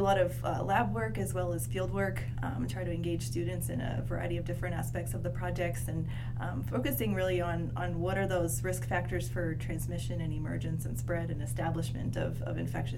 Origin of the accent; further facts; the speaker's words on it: Delaware, United States; ended up at the University of Delaware, because I grew up in Delaware.